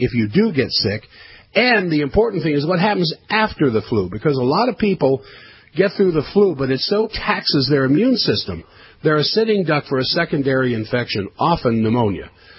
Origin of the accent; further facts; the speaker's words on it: Virginia, United States; But back east where I grew up, like you, I grew up in Virginia.